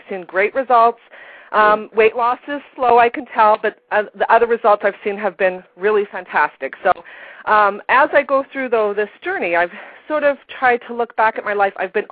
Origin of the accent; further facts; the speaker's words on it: Canada; I'm from Canada originally, so there you go.